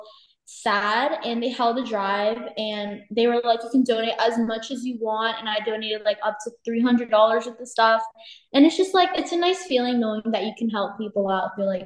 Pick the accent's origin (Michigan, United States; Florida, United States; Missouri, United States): Florida, United States; Plantation; Hi, my name is … I'm from Plantation, Florida, and I'm going to be a senior at American Heritage High School.